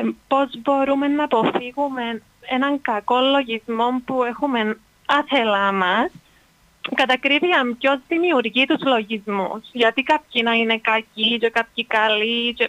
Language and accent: Greek; Limassol, Limassol District, Cyprus; είμαι από Λεμεσό.